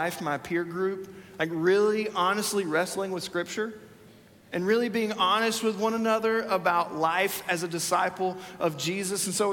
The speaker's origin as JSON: {"language": "English", "town": "Huntsville", "region": "Alabama", "country": "United States", "tie": "born or raised there", "said": "I grew up in Huntsville, Alabama, and I didn't really know what I wanted to do at the time."}